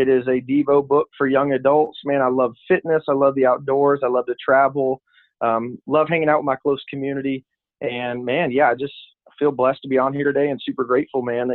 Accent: Little Rock, Arkansas, United States; moved away as an adult; now in Myrtle Beach, United States; I'm from Little Rock, Arkansas, so born and raised there. I moved to Myrtle Beach, South Carolina. Coastal Carolina University is where I went to college, so I moved out here for that years back. And so now I'm in Myrtle Beach.

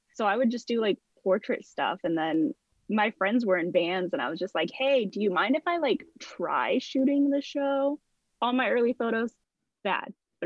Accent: Fresno, California, United States; I was like, oh, I want to see all these bands because I'm from Fresno. And when bands come through Fresno

